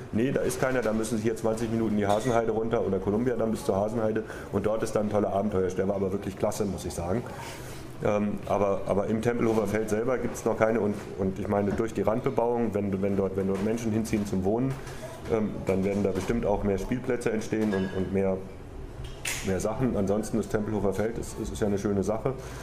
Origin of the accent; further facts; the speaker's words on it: Wiesbaden, Hesse, Germany; born there; now in Berlin, Germany; ich bin ja erst 89 nach Berlin gekommen, ich bin ja in Wiesbaden geboren